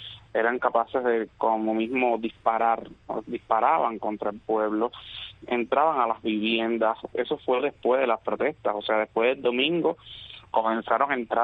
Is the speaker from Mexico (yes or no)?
no; Cuba; un orgullo de mis cubanos, de mis hermanos, de mi tierra